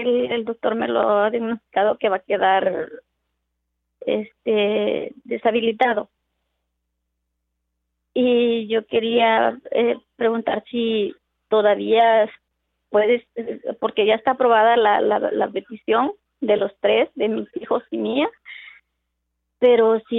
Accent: El Salvador; Yo soy de El Salvador, allá están mis hijos.

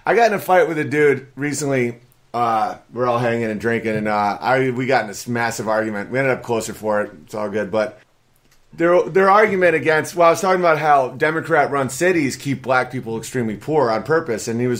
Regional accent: Galena, Illinois, United States; Well, you weren't born in Benton, Wisconsin. I'm from Galena, Illinois

